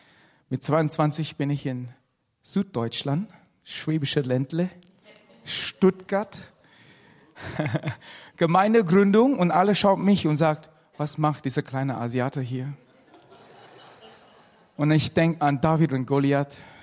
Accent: Malaysia; German is a second language; Ich komme ursprünglich aus Malaysia, bin Chinese.

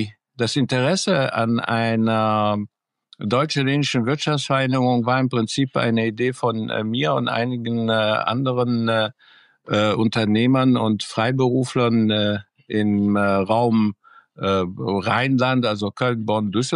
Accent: Cairo, Cairo Governorate, Egypt; moved away as an adult; now in Cologne, Germany; zunächst bin ich in Kairo geboren und zwar von zweiter Generation sozusagen von meinem Vater und dritter Generation von meiner Mutter.

